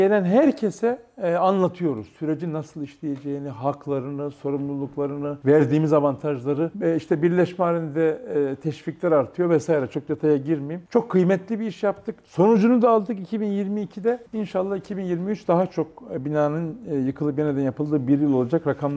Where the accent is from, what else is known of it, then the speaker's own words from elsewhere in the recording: Çamlıhemşin, Rize, Turkey; ben Rize Çamlıhemşin'de doğup büyüdüm. Liseyi orada bitirdim.